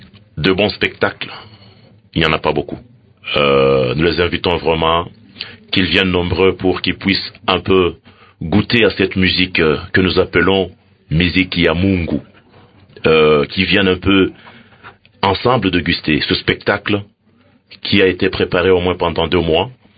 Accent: Kasaï, DR Congo; moi je suis du Kasaï.

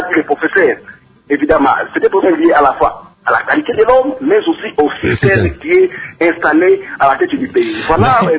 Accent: Republic of the Congo; Vous savez, chez nous, à la République du Congo, tout est...

